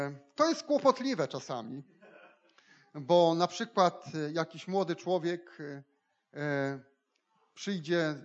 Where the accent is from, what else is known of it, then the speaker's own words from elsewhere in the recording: Gdynia, Pomeranian Voivodeship, Poland; born there; now in Giżycko, Poland; zdecydowałem, że zostaję w Giżycku, chociaż urodziłem się w Gdyni i chciałem wracać, ale zdecydowałem, że zostaję w Giżycku.